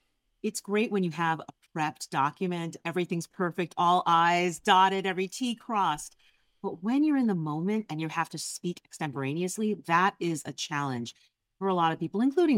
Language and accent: English; New Jersey, United States; You know, one of the things, I'm from Jersey. All right. So I talk with my hands.